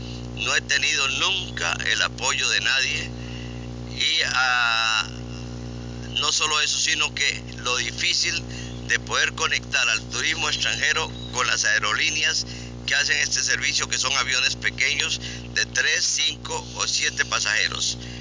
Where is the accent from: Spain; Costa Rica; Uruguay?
Costa Rica; Esparza, Puntarenas; Empecé vendiendo leche en mi tierra natal, Esparta, que lamentablemente me le pusieron Esparza.